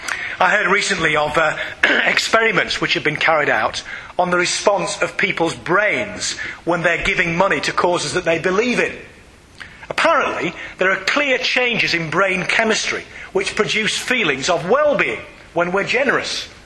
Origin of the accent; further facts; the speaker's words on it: Yorkshire and the Humber, United Kingdom; Now, I'm a Yorkshireman too, so perhaps I can joke at my own expense